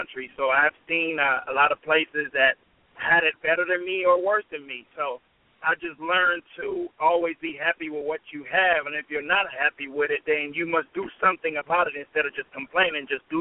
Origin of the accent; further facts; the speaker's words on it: Panama City, Panamá, Panama; growing up in Panama City, Panama, I didn't grow up with much